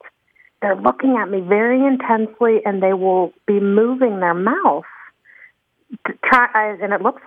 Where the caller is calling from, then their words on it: Tallahassee, Florida, United States; Hi there, this is … I'm from Tallahassee, Florida.